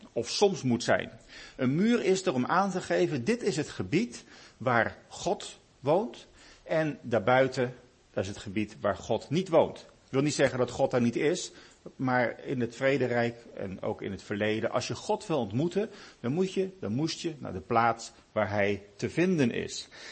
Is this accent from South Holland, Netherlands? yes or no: yes; Delft, South Holland, Netherlands; Dus ik kom zelf uit Delft.